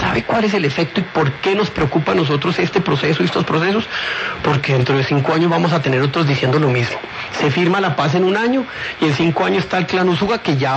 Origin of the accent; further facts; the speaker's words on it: Colombia; a mí como colombiano